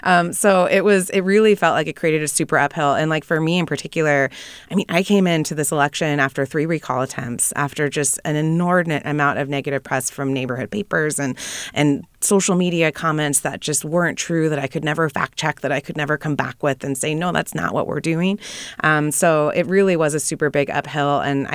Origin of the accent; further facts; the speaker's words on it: California, United States; And I grew up in Kern County.